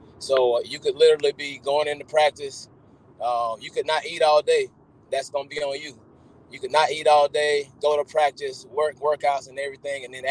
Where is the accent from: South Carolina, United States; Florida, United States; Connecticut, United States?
Florida, United States; Greenville; Well, you know, I'm from Madison County, Greenville, Florida, home of the Cowboys, and real small county, super small town, very family oriented, you know, all blue collar workers.